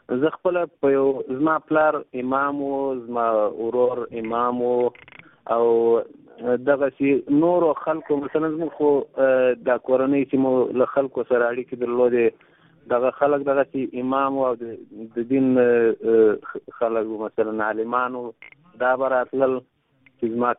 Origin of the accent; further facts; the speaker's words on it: Afghanistan; زه یو افغان یم